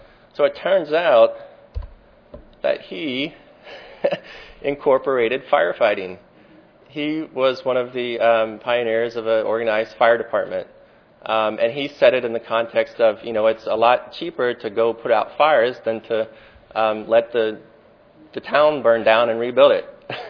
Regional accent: Cincinnati, Ohio, United States; I'm proud to say I grew up in Cincinnati

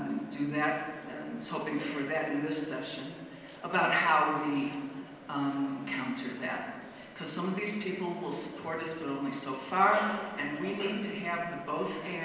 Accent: Chicago, Illinois, United States; from Chicago.

